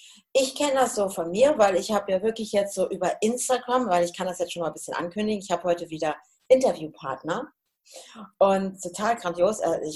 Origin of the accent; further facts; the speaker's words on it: Hesse, Germany; weil ich komme ja aus dem Hessischen. Und dann ist es ein bisschen anders als hier.